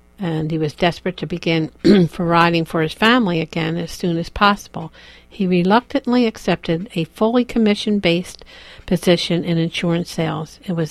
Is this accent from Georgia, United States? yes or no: no; Philadelphia, Pennsylvania, United States; I'm very familiar because I grew up in Philadelphia.